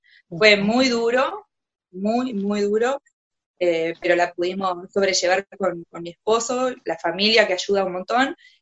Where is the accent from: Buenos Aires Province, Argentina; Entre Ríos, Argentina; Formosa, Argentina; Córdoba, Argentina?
Entre Ríos, Argentina; María Luisa; Nací en María Luisa. Realicé mi secundaria en María Luisa sin tener conocimiento que en Crespo tenía la secundaria, porque yo vivía en el campo de María Luisa.